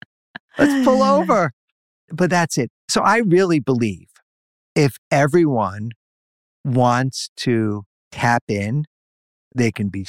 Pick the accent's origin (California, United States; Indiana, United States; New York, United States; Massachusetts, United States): New York, United States; New York City; I grew up in New York City in the streets.